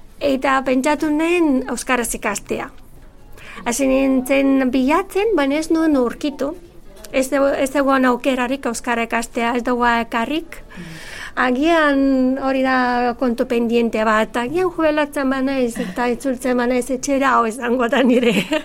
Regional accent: Bulgaria; Basque is a second language; now in Spain; erabakia hartu genuen hemen bizitzea eta nik gutxi dut Bulgaria eta etorri naiz ona, berehala apuntatu nuen euskaltegian ikasteko.

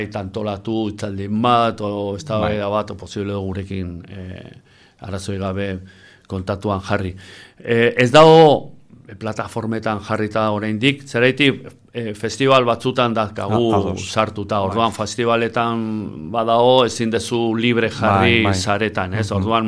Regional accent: Errenteria, Basque Country, Spain; ni Errenterian lan egite dut, Errenterikoa naiz, berez

